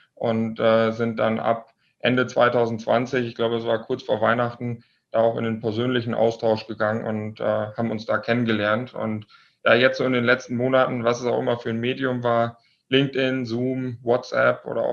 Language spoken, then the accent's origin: German; Lower Saxony, Germany; born there; now in Munich, Germany; 30 Jahre alt, komme gebürtig aus dem Nordwesten Deutschlands, hört man mir vielleicht etwas an, aus Niedersachsen, bin aber jetzt mittlerweile seit etwa 2 Jahren in München.